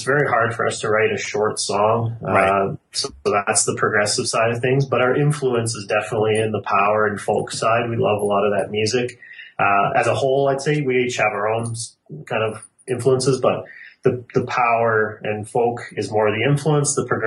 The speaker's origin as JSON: {"language": "English", "town": "Calgary", "region": "Alberta", "country": "Canada", "said": "We're all from Calgary."}